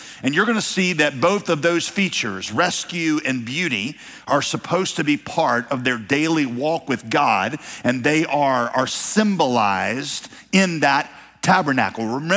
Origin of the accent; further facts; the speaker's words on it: West Virginia, United States; I am from West Virginia, after all, so